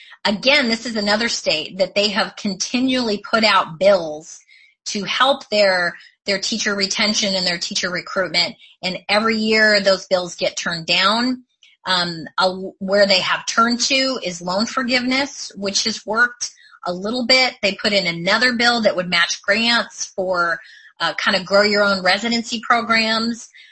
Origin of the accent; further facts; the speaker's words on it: Oklahoma, United States; I'm from Oklahoma, and I agree or I disagree